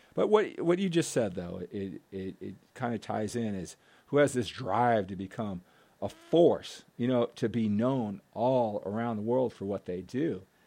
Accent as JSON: {"language": "English", "town": "Walnut Creek", "region": "California", "country": "United States", "said": "I'm from Walnut Creek. I don't know if you know that. And I went to Jesuit High School in Sacramento."}